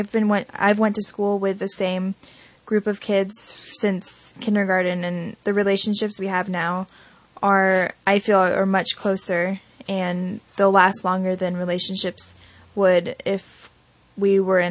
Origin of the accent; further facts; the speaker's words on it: Laytonville, California, United States; also born or lived in Branscombe; growing up in Laytonville and Branscombe, you kind of have more than one family.